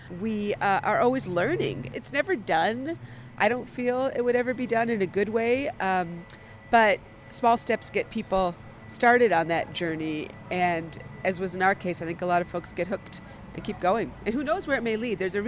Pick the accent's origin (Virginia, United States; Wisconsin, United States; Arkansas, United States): Wisconsin, United States; We're from Wisconsin, so of course there's good cheese on the plate